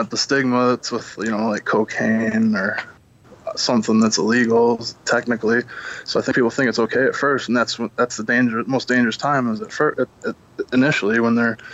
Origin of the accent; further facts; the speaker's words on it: Monroe, Michigan, United States; moved away; And so, I come from Monroe, Michigan, and that, not anymore, I moved, but there is an absolute epidemic in that city